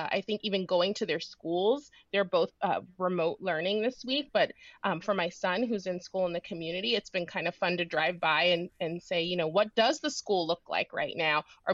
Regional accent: Ohio, United States; moved away as an adult; now in Boston, United States; I am. I grew up in Ohio and came to Boston back in 1998. So I was really used to growing up in snowy weather.

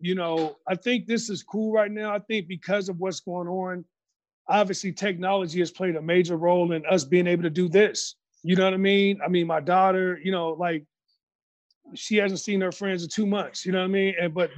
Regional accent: Chicago, Illinois, United States; You know, I'm from Chicago. So growing up with Mike, you know, seeing all this stuff, I'm like, damn, I remember how the 90s was.

